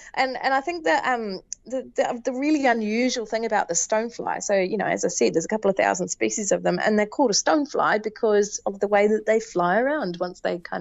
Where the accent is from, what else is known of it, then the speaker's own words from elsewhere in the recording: Southland, New Zealand; being born and bred in the Southland, I didn't even know there was basically a North Island until I was probably 20.